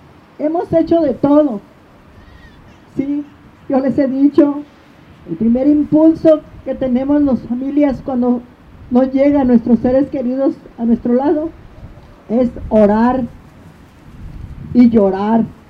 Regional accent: Mexico; todos nosotros como mexicanos

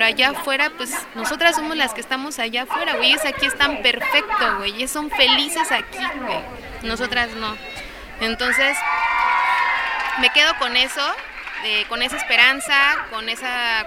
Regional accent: Oaxaca, Mexico; vengo del Istmo de Tehuantepec, en Oaxaca.

